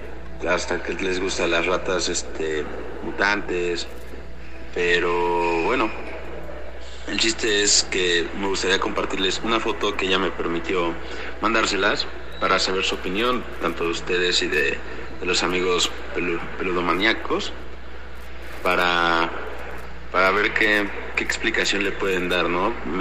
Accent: Mexico City, Mexico; somos de la Ciudad de México

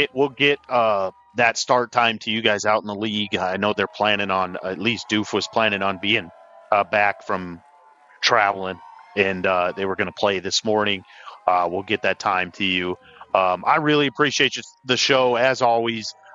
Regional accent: Monroe, Louisiana, United States; 49-31 a week five here in Monroe. As much as I would love to pick my hometown Warhawks

